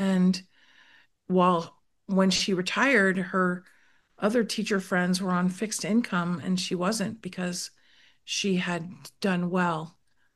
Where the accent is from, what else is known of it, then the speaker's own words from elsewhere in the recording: United States; I'm Italian American